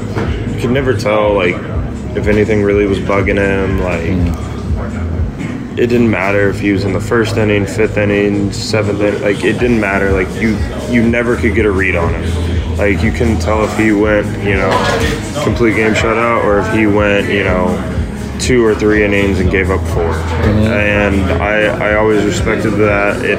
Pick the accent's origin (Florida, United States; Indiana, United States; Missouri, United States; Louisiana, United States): Missouri, United States; St. Louis; I have Adam Wainwright, growing up in St. Louis, watching him, and then obviously getting to play against him.